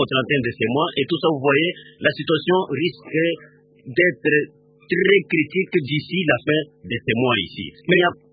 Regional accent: Kinshasa, DR Congo; moi, je suis un Congolais en tout et pour tout. Je bois l'eau de la Régie des Eaux. Je me fais soigner à un hôpital à côté de chez moi. Je me fais soigner à Kingasani-Asuka.

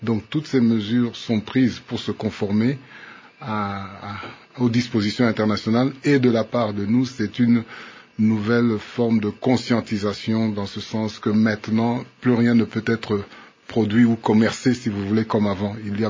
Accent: DR Congo; chez nous en RDC

